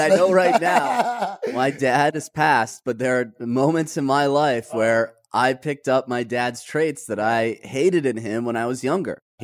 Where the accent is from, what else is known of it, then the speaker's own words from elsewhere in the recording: Detroit, Michigan, United States; And I'm proud of the fact that I grew up in Detroit.